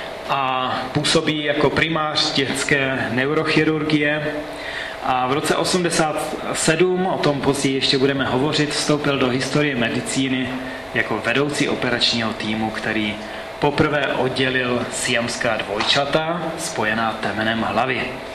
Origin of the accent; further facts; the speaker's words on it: Vyškov, South Moravian Region, Czechia; Já pocházím z Výškova, nebo bydlím tam se svojí manželkou a dcerou.